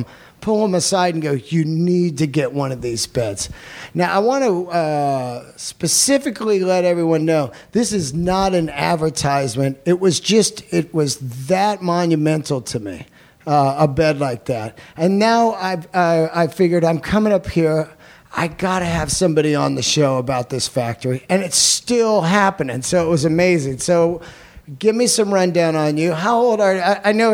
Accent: San Francisco, California, United States; years ago, I grew up in the Bay Area, living in San Francisco.

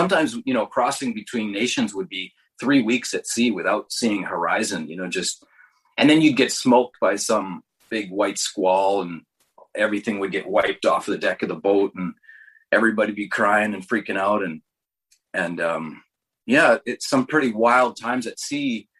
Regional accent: Canada; In Canada, growing up in Canada was mostly rugby and fast pitch

